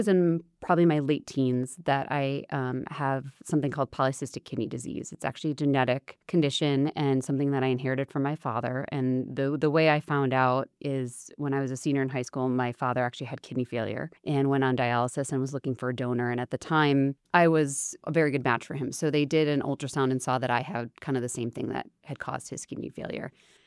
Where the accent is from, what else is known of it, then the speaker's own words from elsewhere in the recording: Chicago, Illinois, United States; Yeah. So I'm originally from Chicago.